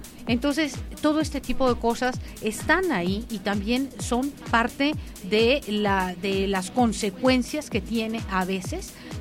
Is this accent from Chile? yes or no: no; Mexico; y soy absolutamente mexicana